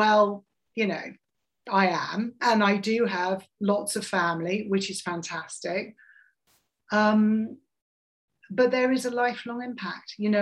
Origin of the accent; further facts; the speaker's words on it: England, United Kingdom; now in New Jersey, United States; He's Italian, I'm English. We were living in New Jersey, 1 hour away from each other.